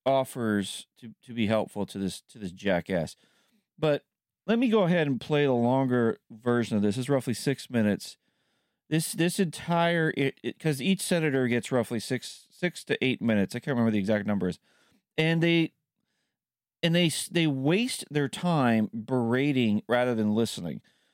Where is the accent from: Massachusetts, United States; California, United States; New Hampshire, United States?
California, United States; That is Alex Padilla, my home state of California.